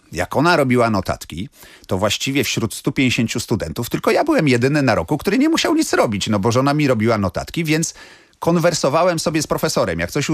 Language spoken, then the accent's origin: Polish; Gdańsk, Pomeranian Voivodeship, Poland; ale całe życie na Przymorze, także ja jestem całe życie z Gdańska, jestem tutaj, ale jestem taki, ja bym powiedział, nie takim szowinistą gdańskim, tylko takim trójmiejskim, pomorskim patriotą.